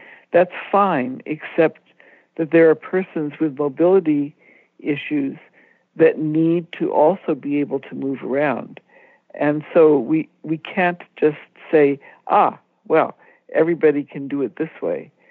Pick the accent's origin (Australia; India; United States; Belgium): India; I grew up in India, and I went back to visit friends in the community where I had lived.